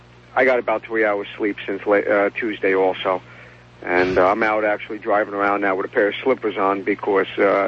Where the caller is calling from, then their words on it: New York, United States; Yeah, I'm calling up from Westchester County.